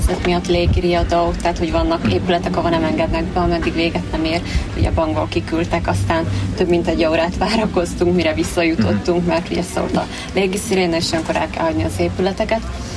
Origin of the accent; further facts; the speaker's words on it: Zakarpattia Oblast, Ukraine; én szeretem Kárpátalját, mert szülőföldem